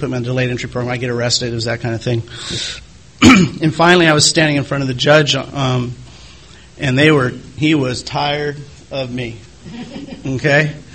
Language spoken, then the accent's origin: English; California, United States; I'm from God's country. I'm from a little mountain town outside of in between Yosemite and Kings Canyon National Park.